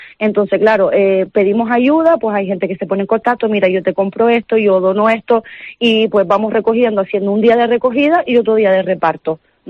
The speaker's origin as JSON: {"language": "Spanish", "region": "Canary Islands", "country": "Spain", "lives_now": "Tenerife, Spain", "said": "Yo soy de Gran Canaria, pero resido en Tenerife hace 3 años."}